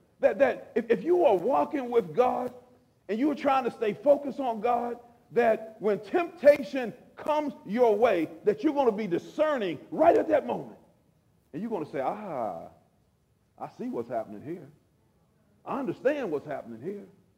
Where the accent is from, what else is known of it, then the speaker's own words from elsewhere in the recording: Braddock, Pennsylvania, United States; I grew up in Braddock